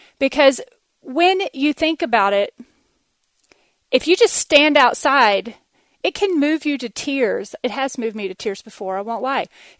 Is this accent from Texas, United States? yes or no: yes; Texas, United States; accent: Texas; So just try to listen to my Texas accent and pretend like it's really a British accent